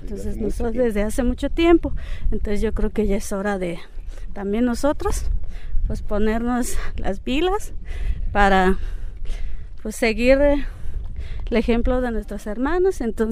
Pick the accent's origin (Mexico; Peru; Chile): Mexico; San Andrés Guamiata; Soy de aquí, de San Andrés, Guamiata.